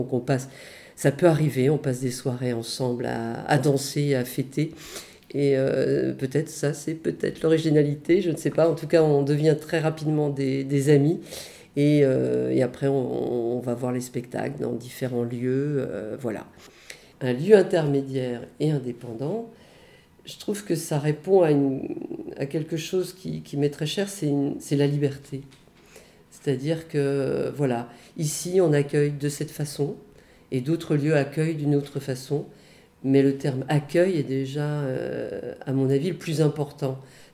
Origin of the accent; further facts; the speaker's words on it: Paris, Île-de-France, France; Je viens de Paris où j'ai passé une trentaine d'années à photographier et à créer des spectacles